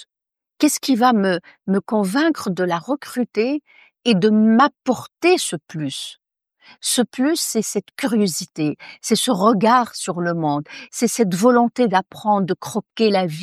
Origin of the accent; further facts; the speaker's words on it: Tunisia; born there; C'est le rapport de mon pays natal, c'est le rapport que j'ai avec un pays qui est ouvert, un carrefour de la Méditerranée.